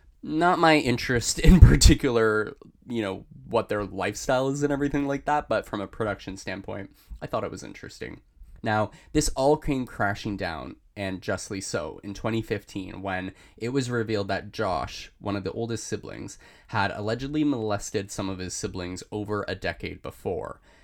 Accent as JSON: {"language": "English", "town": "Toronto", "region": "Ontario", "country": "Canada", "said": "As a Canadian and someone from Toronto"}